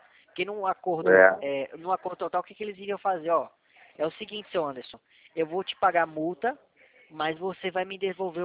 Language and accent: Portuguese; Atibaia, São Paulo, Brazil; Eu sou aqui de Atibaia, São Paulo.